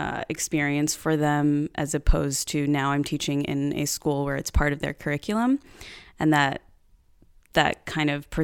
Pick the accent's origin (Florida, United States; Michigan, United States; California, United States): California, United States; Sunland; Yeah, so I grew up in Sunland, California. It's I guess if you can say like a small town of LA, in the suburbs.